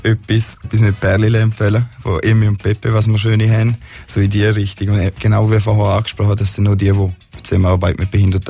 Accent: Vaduz, Liechtenstein; Ich komme aus Vaduz

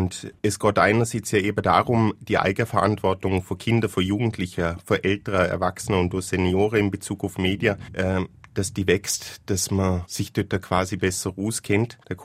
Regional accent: Eschen, Liechtenstein; ich komme aus Eschen.

